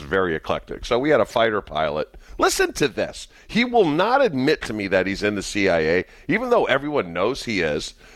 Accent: Massachusetts, United States; I never knew my neighbors when I grew up in Mass.

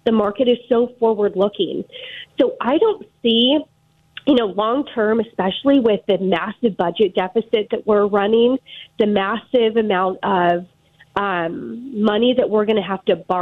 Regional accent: California, United States; I'm from California. We have the massive wildfires

